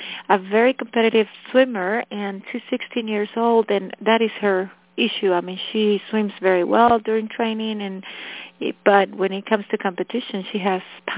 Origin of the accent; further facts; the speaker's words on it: Costa Rica; also born or lived in United States; I am, I was born and raised in Costa Rica, lived in the States for a little while, got my psychology degree there, and moved back to Costa Rica a few years ago